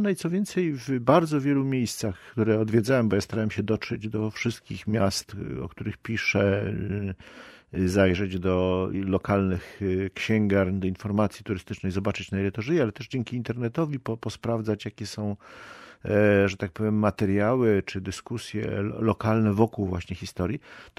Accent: Warsaw, Masovian Voivodeship, Poland; born there; ja się urodziłem w Warszawie

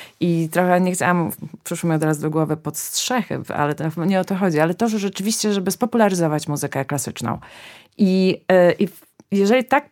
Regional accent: Głogów, Lower Silesian Voivodeship, Poland; also born or lived in Wrocław / Warsaw; urodziłam się w Głogowie i Wrocław, to są moje regiony, a później oczywiście Warszawa.

